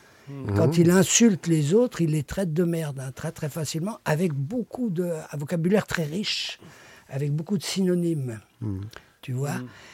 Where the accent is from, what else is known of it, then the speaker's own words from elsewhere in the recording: Belgium; moi, je suis belge, donc du côté flamand, le scatologique est assez fréquent.